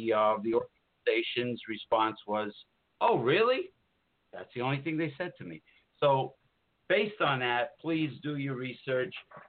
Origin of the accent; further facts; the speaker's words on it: New Jersey, United States; I'm from northeastern New Jersey